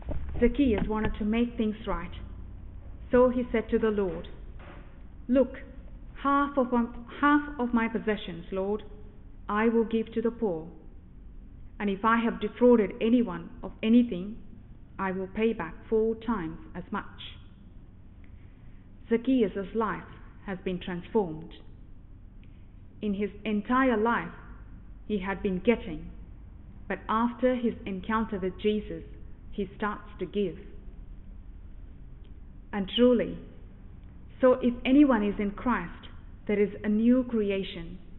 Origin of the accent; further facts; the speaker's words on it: India; When I was growing up in India